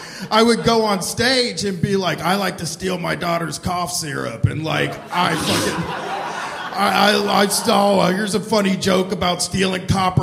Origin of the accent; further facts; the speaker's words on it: Groveport, Ohio, United States; I'm from Groveport, but it is like 10 miles from Columbus.